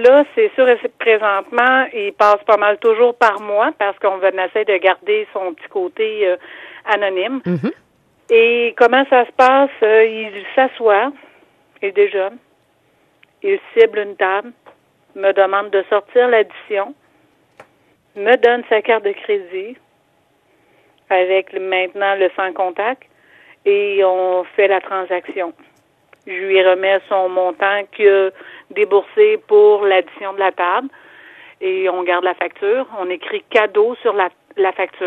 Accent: Quebec, Canada; moved away; moi, je suis arrivée ici en 2010, en quittant ma ville natale de l'Abitibi.

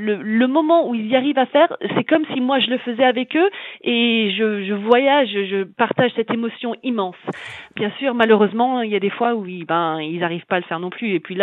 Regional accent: France; now in London, United Kingdom; je suis française mais j'habite à Londres.

